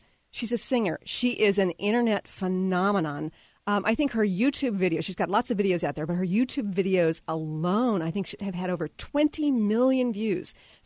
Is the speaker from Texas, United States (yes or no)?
yes; Texas, United States; now in Seattle, United States; and then now I'm from Texas originally and I love Seattle. I wouldn't live any other place at this point in my life.